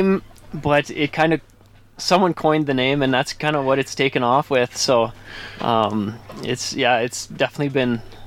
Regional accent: Winnipeg, Manitoba, Canada; I am from Winnipeg, Manitoba

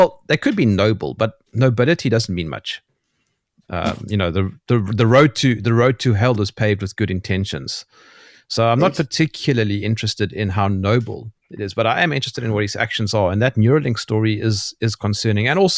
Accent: South Africa; I'm from South Africa and we're on the African continent and we have nothing going for us other than perhaps wildlife and a failed state.

